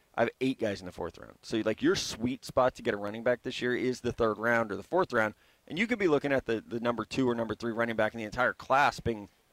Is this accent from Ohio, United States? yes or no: no; Missouri, United States; I'm from Missouri.